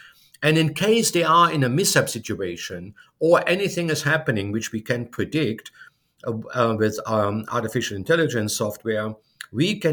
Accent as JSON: {"language": "English", "country": "Germany", "second_language": "English", "moved": "as an adult", "lives_now": "United States", "said": "I'm originally from Germany and have worked for Siemens for more than 20 years."}